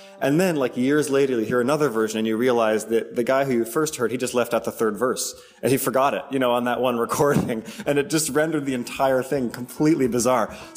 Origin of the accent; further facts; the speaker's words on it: Brattleboro, Vermont, United States; I was born and raised in Brattleboro and, you know, spent time all over New England growing up, touring around with my family